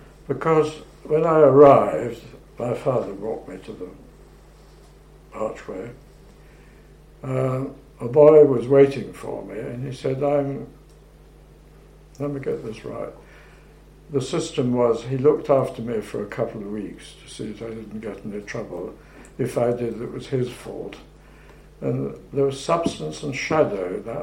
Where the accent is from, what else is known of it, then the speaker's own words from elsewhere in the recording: London, United Kingdom; I'm a Londoner.